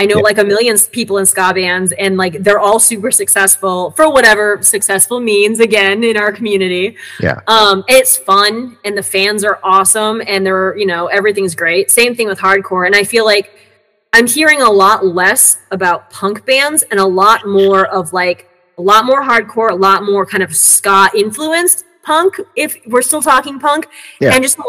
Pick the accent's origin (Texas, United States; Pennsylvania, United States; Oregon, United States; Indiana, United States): Indiana, United States; South Bend; It turned out that they're both from my hometown in Indiana, which is like an hour and a half away outside of Chicago.